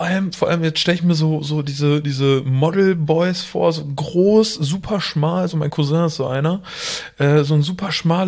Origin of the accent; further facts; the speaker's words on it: Münster, North Rhine-Westphalia, Germany; Ich als Münsteraner